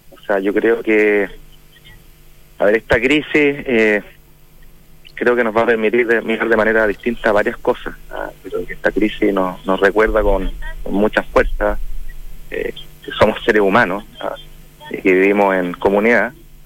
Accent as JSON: {"language": "Spanish", "country": "Chile", "said": "como chilenos"}